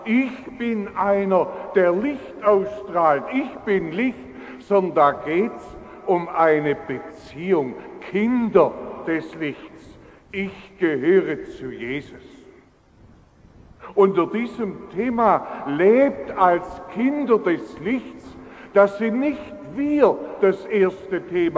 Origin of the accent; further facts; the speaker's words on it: Rüth, Baden-Württemberg, Germany; wenn bei uns zu Hause, ich bin ja in Rüth aufgewachsen, wenn da ein Älterer getroffen hat